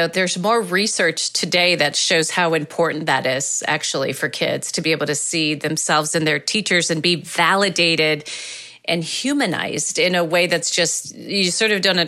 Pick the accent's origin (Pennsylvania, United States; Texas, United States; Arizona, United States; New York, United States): Texas, United States; McAllen; So I grew up in schools that, you know, were under-resourced, and I didn't realize that I went to Title I schools growing up.